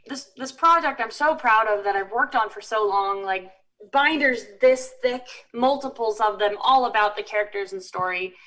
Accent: Chicago, Illinois, United States; Fingers crossed. Well, actually, I'm from Chicago.

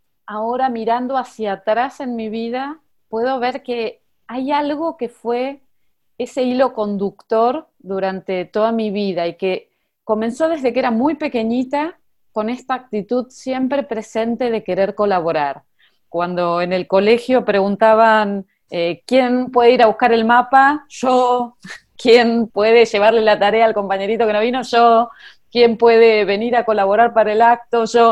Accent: Argentina; Soy argentina, resido en Buenos Aires

